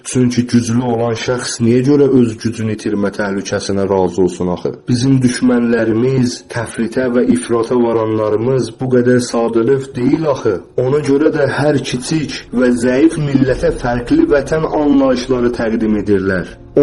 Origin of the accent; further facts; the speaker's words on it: Baku, Azerbaijan; Mənim babam Zəngilanlı olduğu halda mən də Bakılıyam və şəhər uşağıyam.